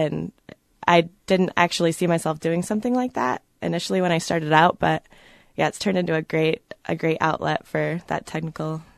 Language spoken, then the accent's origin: English; Illinois, United States; now in Iowa, United States; No, I'm actually from Illinois. I've been here for about 4.5 years now.